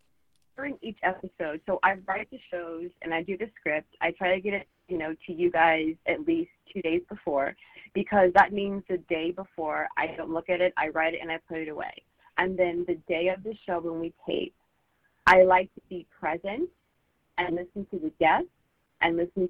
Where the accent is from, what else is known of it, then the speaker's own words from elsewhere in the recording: Juneau, Alaska, United States; be a part of the show that airs where I grew up in Juneau, Alaska.